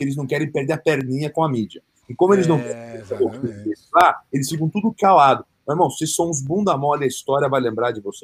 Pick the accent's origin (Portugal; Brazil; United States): United States; Eu sou americano.